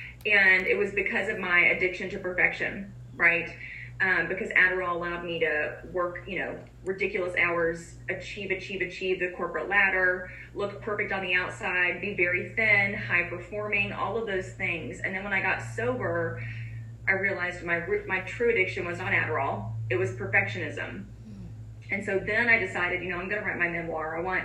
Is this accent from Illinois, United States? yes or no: no; Alabama, United States; now in Kentucky, United States; Well, I'm from Alabama originally, but I live in Kentucky, so